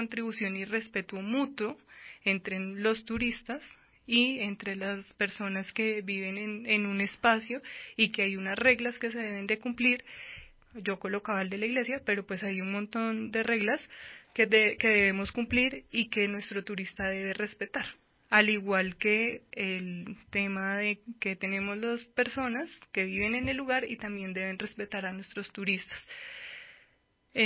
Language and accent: Spanish; Colombia; para nosotros como colombianos, para nosotros que pertenecemos a la religión católica